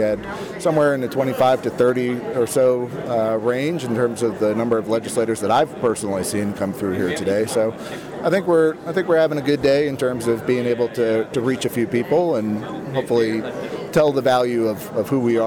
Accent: New York, United States; moved away as an adult; also born or lived in Washington, D.C., United States; now in Vermont, United States; I grew up in Ulster County, New York. That's where I got my start. Started hunting and fishing in New York, recreational shooting as well. Went down to D.C. for a few years, and now I find myself up in southern Vermont.

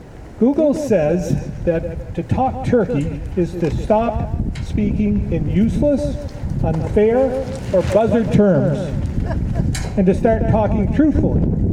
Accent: Barre, Vermont, United States; now in Berlin, United States; Now, I've lived in Vermont all my life. I was born and raised in Barrie, now live in Berlin. So I didn't go far, at least geographically.

